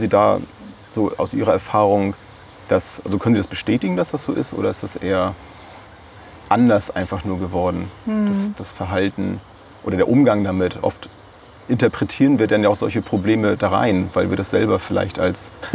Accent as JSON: {"language": "German", "town": "Bad Segeberg", "region": "Schleswig-Holstein", "country": "Germany", "tie": "born or raised there", "said": "Und zwar bin ich in Bad Segeberg in meiner Heimatstadt unterwegs"}